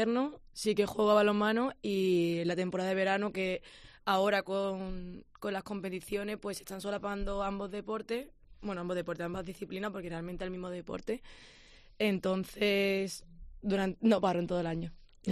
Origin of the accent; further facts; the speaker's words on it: Málaga, Andalusia, Spain; De Málaga.